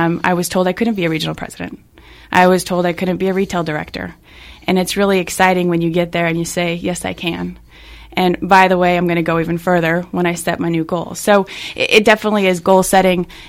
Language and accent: English; Colorado, United States; Again, I was born and raised in Colorado, a small town in Colorado. So to pack up and leave and move to Irvine, California